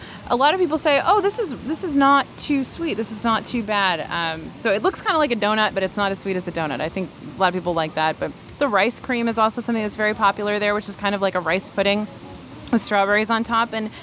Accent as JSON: {"language": "English", "region": "New York", "country": "United States", "tie": "born or raised there", "lives_now": "Texas, United States", "said": "Living in New York, I didn't know what queso was because I grew up in Western New York where it was just called nacho cheese."}